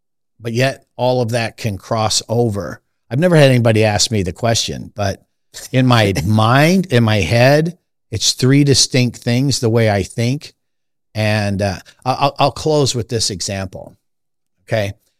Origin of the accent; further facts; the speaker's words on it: Los Angeles, California, United States; I mean, I was raised in Los Angeles in the 60s, and with all the drug and alcohol and the summer of love and all the craziness of that.